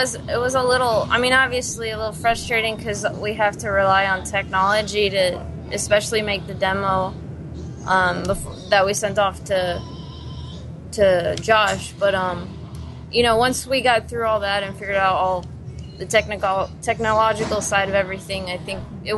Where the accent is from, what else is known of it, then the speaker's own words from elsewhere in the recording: Florida, United States; I'm from Florida and Tess is from North Dakota. So before we moved out here, we were in two different states.